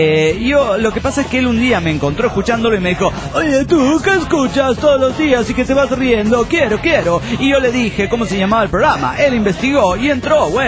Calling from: Tunja, Boyacá, Colombia; de Tunja, Colombia.

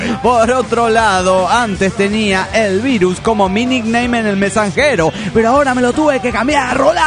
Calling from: New Jersey, United States; de New Jersey.

